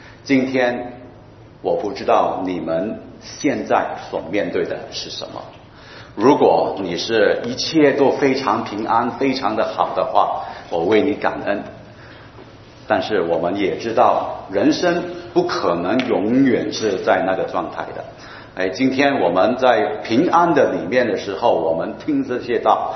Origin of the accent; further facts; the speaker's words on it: Hong Kong; 我在香港我是从香港来的